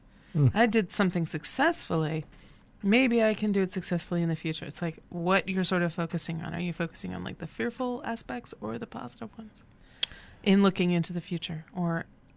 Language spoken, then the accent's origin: English; Ohio, United States; moved away as an adult; now in New York, United States; I grew up in Ohio, and when I moved to New York, I didn't need a car.